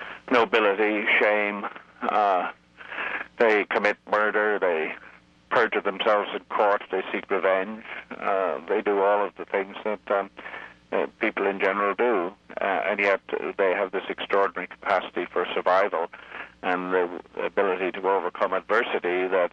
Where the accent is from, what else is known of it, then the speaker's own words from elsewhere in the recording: Ireland; it is to help us Irish people to integrate both the shameful aspects of our past with the noble aspects of our past